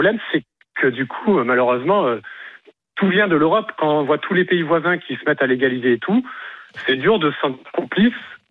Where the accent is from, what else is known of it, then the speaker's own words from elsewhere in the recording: Marseille, Provence-Alpes-Côte d'Azur, France; Moi, j'ai grandi à Marseille